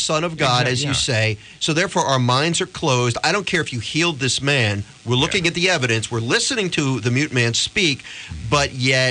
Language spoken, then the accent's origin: English; Philadelphia, Pennsylvania, United States; now in South Jersey, United States; I know I'm a Philly guy. I was born in Philly, grew up in Philly, but I live right over the bridge in South Jersey.